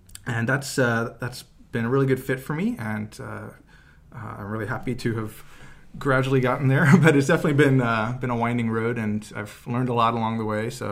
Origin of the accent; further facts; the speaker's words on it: East Coast, United States; moved away as an adult; now in Los Angeles, United States; I grew up out on the East Coast near Washington, D.C., and I came out to L.A. to study fine arts and also animation at USC.